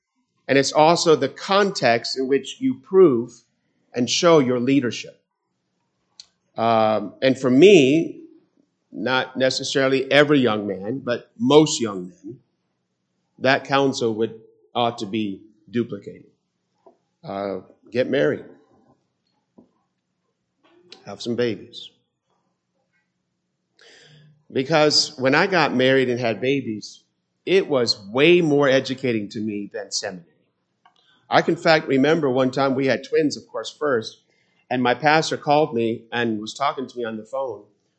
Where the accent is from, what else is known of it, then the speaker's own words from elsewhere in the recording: England, United Kingdom; Remember again, the German W is V, but I just pronounce it as a W because here's why. I'm English.